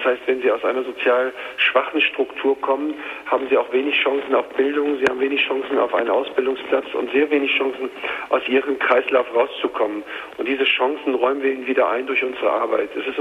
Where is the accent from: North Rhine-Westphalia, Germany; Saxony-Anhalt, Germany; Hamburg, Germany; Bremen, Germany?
Hamburg, Germany; als 15-Jähriger lernte ich in meiner Heimatstadt Hamburg auf St. Pauli die Halsarmee kennen